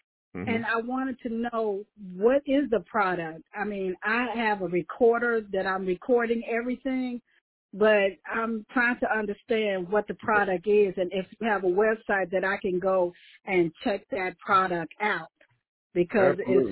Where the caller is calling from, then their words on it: Gary, Indiana, United States; from Gary, Indiana.